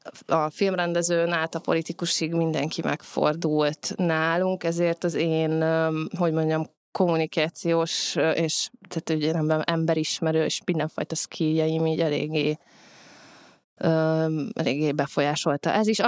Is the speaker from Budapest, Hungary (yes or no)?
no; Nyíregyháza, Szabolcs-Szatmár-Bereg, Hungary; ez a nyíregyházi gyerek és kamaszkorom, és szintén meghatározza a világlátásomat.